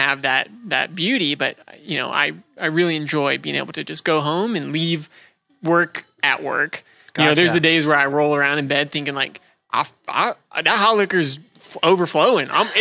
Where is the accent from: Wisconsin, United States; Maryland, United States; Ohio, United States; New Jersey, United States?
Ohio, United States; Columbus; now in Utah, United States; I'm an Ohio boy.